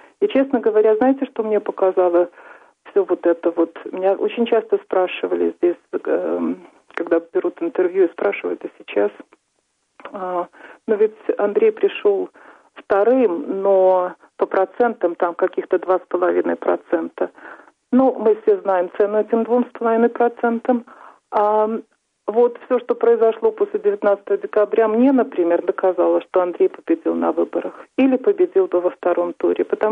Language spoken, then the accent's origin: Russian; Belarus; И я горжусь тем, что я белоруска.